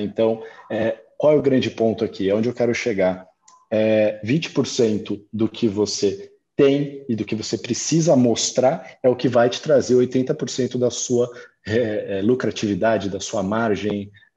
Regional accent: Brazil; A gente consegue ter essa visão enquanto brasileiro, né?

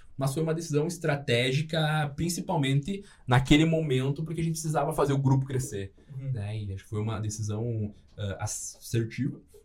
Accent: Bahia, Brazil; eu não sou gaúcho, né? Nasci na Bahia, mas fui criado no interior, uma cidade chamada 13 de Maio. Passei minha vida inteira lá.

